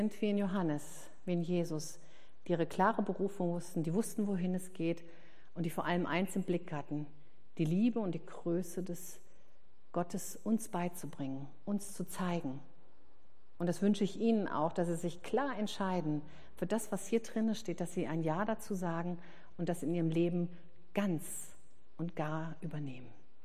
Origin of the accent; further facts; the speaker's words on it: Hesse, Germany; Das ist weder Hü noch Hott, sagt man bei uns in Hessen.